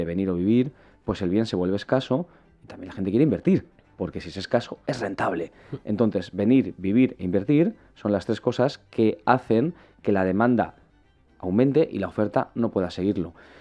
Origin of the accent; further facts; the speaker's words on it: Valencia, Valencian Community, Spain; moved away as an adult; now in Madrid, Spain; Yo me fui de Valencia en 2011 como tanta gente de mi generación. Emigré, básicamente. Y no he vuelto a vivir aquí. Vuelvo muchas veces porque mi familia y mis amigos están aquí, pero no vivo aquí, vivo en Madrid, ¿no? Y he vivido en otros muchos sitios.